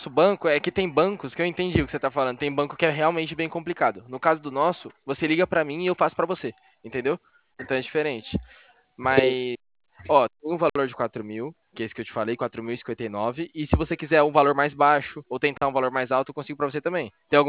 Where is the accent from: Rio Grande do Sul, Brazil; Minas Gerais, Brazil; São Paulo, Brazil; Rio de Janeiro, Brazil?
São Paulo, Brazil; Campinas; Sou aqui de Campinas.